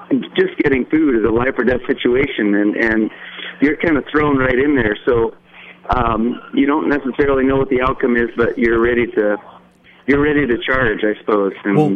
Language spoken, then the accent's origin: English; Spokane, Washington, United States; Well, I grew up in a little small town, and I still live here in Spokane, Wash